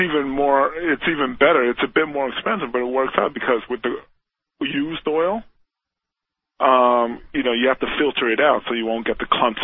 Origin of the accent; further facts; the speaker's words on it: New York City, New York, United States; I'm from New York City. I don't need a car.